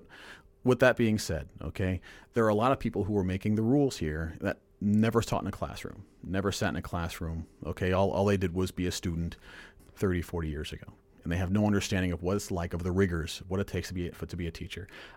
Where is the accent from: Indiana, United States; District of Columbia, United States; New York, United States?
New York, United States; Harlem; I'm from Harlem, New York originally. And when I went to school there, there was one year where we went through four teachers.